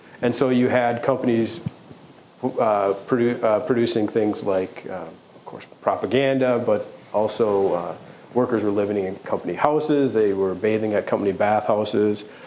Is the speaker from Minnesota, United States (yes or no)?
yes; Minnesota, United States; now in Michigan, United States; And I'm actually from Minnesota. So I'm a transplant. I've been living in the Copper Country for about 7 or 8 years now.